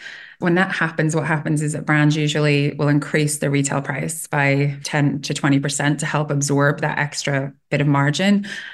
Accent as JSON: {"language": "English", "country": "Ireland", "tie": "born or raised there", "also_born_or_lived": "Middle East", "said": "I'd grown up in the Middle East. I'm originally from Ireland."}